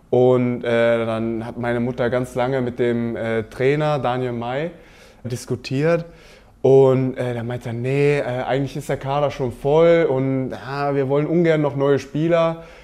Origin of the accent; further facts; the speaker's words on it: Düsseldorf, North Rhine-Westphalia, Germany; born there; Ja, weil ich halt aus Düsseldorf kam auch und ja, halt einfach als gebürtiger Düsseldorfer